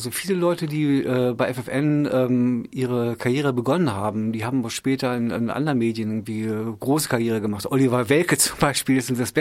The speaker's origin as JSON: {"language": "German", "town": "Rinteln", "region": "Lower Saxony", "country": "Germany", "tie": "born or raised there", "said": "in meiner alten Heimatstadt Rinteln."}